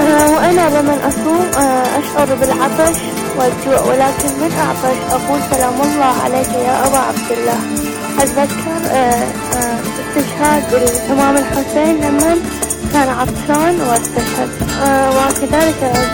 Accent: Iraq; من العراق.

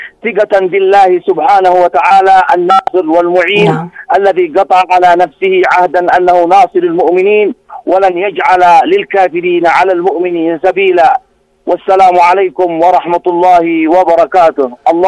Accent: Yemen; يعني فعل القيادة وأوامر وتوجيهات القيادة عندنا في اليمن

